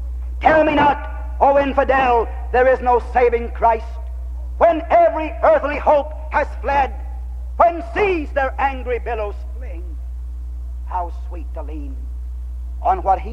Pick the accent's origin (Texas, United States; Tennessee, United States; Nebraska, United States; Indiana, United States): Texas, United States; San Antonio; born or raised there